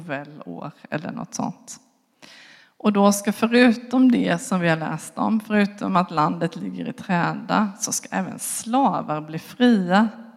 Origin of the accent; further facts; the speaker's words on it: Småland, Sweden; därför att vi är idoga smålänningar